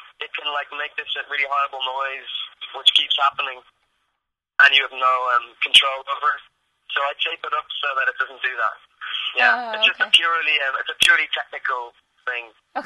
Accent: Dublin, Leinster, Ireland; I grew up in Dublin, and the period that I grew up in Dublin was when it was experiencing this bizarre state economic boom.

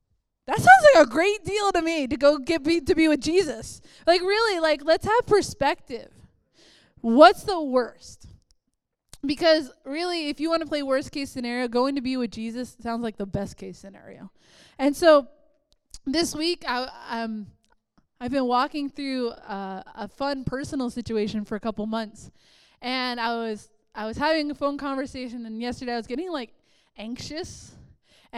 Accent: East Coast, United States; Or like, I grew up on the East Coast, so the weathermen would freak the people out.

